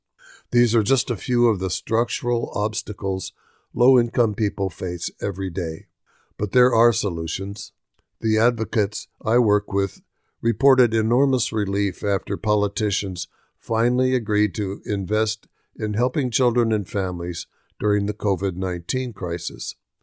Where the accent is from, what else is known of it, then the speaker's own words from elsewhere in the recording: Des Moines, Iowa, United States; When I was growing up in Des Moines, my mom had a stable job with the state